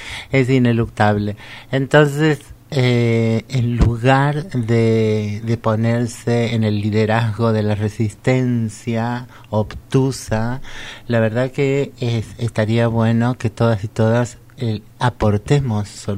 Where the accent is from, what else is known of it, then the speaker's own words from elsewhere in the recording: Córdoba, Argentina; now in Buenos Aires, Argentina; Que yo soy cordobesa y soy migrante porque vivo hace muchísimos años en Buenos Aires, que tengo 53 años